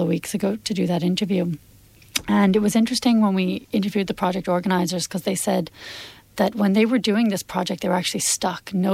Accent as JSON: {"language": "English", "country": "United States", "lives_now": "Ireland", "said": "Yeah, it's funny being an American. In some ways, Irish people don't consider you to be a foreigner. And in other ways, you know, the truth is that I have only been here for 4 years"}